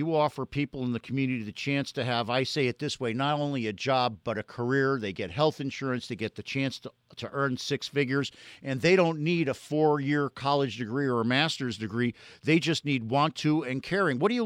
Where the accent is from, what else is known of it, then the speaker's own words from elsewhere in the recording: Florida, United States; I'm a Heat lifer. I'm a Heat hashtag lifer. It's my hometown.